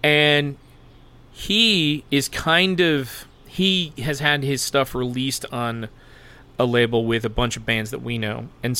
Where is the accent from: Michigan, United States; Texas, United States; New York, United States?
Michigan, United States; We're going to Chicago, Madison, Milwaukee, and then we're from Michigan.